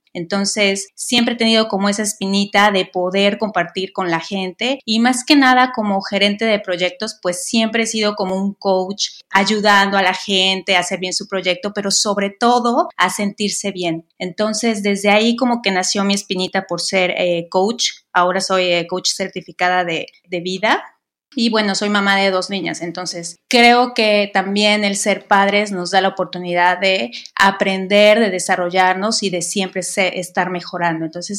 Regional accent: Mexico; moved away as an adult; now in Canada; yo soy mexicana, emigré a Canadá desde hace 7 años.

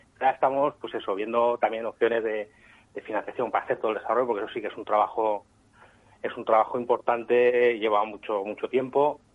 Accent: Valencia, Valencian Community, Spain; Yo recuerdo que cuando era pequeño, pues habían cómics en Valencia

